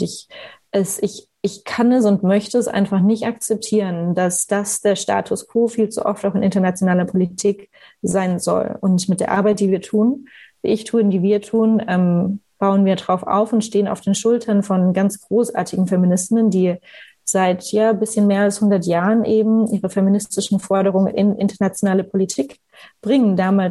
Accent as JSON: {"language": "German", "region": "Bavaria", "country": "Germany", "tie": "born or raised there", "said": "ganz kleinen Dorf, so mit 80 Einwohnern in der fränkischen Schweiz und in der größeren Gemeinde, wo ich aufgewachsen bin, irgendwie als junges Mädchen schon."}